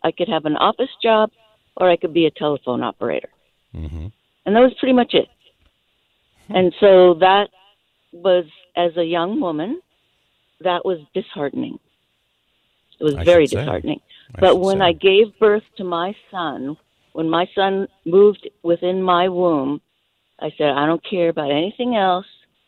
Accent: California, United States; from California.

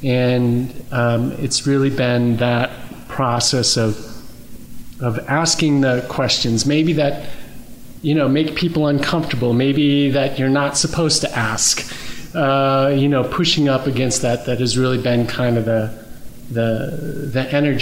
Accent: Grand Rapids, Michigan, United States; I grew up in Grand Rapids, Michigan.

